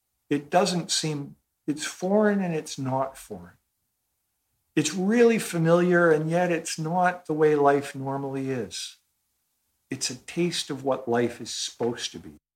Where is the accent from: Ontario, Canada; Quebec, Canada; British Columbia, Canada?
British Columbia, Canada; Vancouver; When I was a kid, I grew up in Vancouver